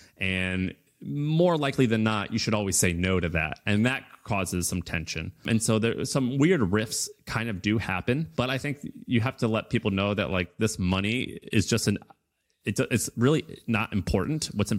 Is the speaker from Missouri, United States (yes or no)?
yes; Missouri, United States; Like, that's not how I'm from Missouri.